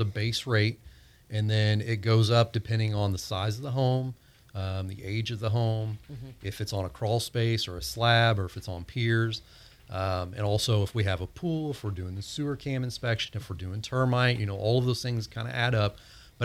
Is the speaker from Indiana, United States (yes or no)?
yes; Indiana, United States; now in Florida, United States; here in Florida, I know because I'm a transplant from Indiana.